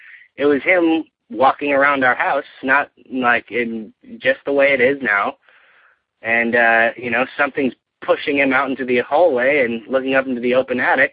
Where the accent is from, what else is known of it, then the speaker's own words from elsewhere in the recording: California, United States; I am from California.